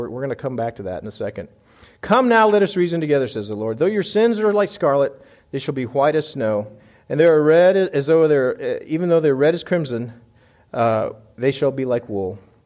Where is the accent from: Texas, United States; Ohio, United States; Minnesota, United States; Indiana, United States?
Texas, United States; Oh, by the way, now, we're from Texas. We're home of Tex-Mex.